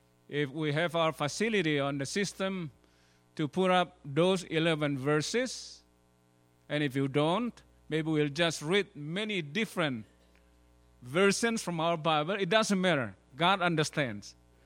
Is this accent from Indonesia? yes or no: yes; Indonesia; I come from Indonesia, people say hallelujah.